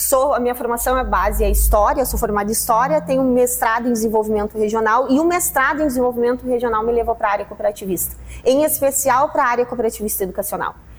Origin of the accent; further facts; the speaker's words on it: Júlio Cardoso, Rio Grande do Sul, Brazil; Então, eu sou daqui, sou natural daqui, natural de Júlio Cardoso, mas quando eu estava com 14, 15 anos, eu tive a oportunidade de, através da escola, de uma atividade da escola, ir para Porto Alegre.